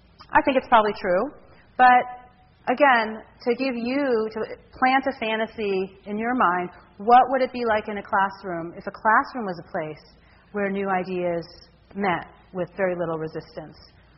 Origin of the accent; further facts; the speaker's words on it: Detroit, Michigan, United States; now in San Francisco, United States; growing up in the Detroit area and then a school in a cow field, I thought that just isn't real.